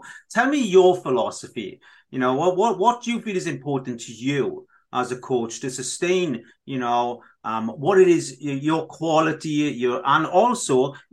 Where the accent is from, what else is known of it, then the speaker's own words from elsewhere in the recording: Wales, United Kingdom; It's because I'm Welsh speaking also. We do see letters in a different way, you know, we really do.